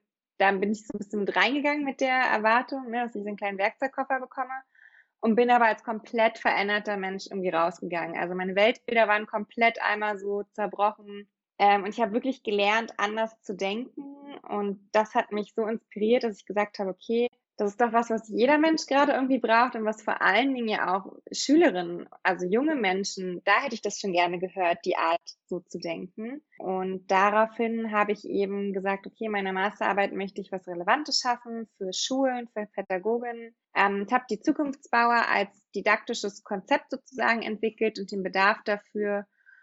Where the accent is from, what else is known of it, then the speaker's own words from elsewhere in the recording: Berlin, Germany; Ja, ich komme aus Berlin gebürtig, bin in Pankow aufgewachsen und ja, habe da auch mein Abi gemacht vor 10 Jahren ziemlich genau